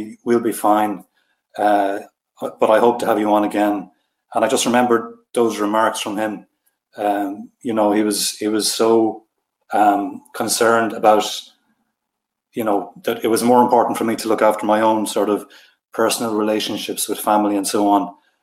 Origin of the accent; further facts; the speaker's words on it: Ireland; I'm from Ireland